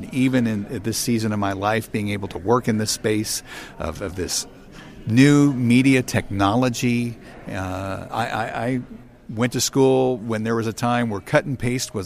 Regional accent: Kansas City, Missouri, United States; Well, I grew up in Kansas City. My mom had me when she was very young, and she was 17 years old.

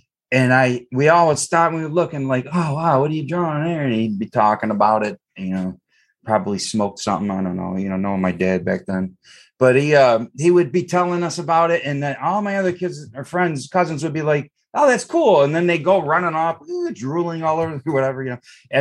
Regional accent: Eastpointe, Michigan, United States; I grew up in East Detroit. My grandfather was a Detroit firefighter for 26 years, lieutenant.

